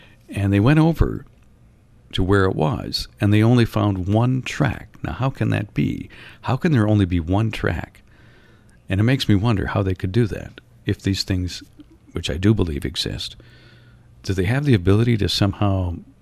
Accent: Norway, Michigan, United States; It's not far from my hometown in Norway, Michigan.

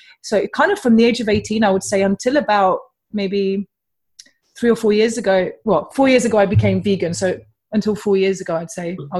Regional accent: Bucharest, Romania; English is a second language; moved away; I'm Eastern European. So I grew up in Bucharest in Romania. I'm also half Russian.

